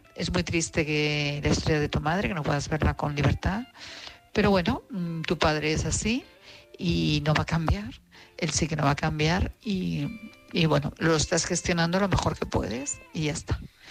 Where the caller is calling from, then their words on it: Madrid, Community of Madrid, Spain; Buenas noches … de Madrid.